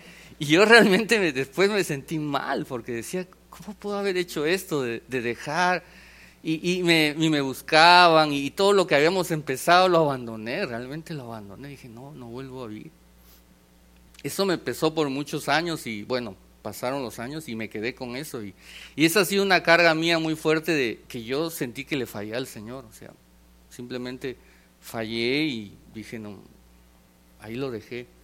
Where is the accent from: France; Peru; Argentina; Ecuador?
Peru; yo soy de la idea que si quieren hacer algo en mi país, no lo hagan en la capital.